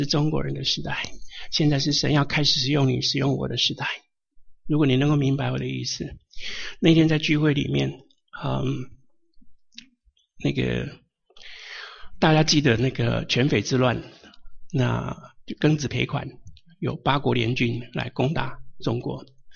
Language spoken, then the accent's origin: Chinese; Taiwan; born there; 主啊，当初你把我生在台湾真的不是什么好主意，为什么不把我生在美国了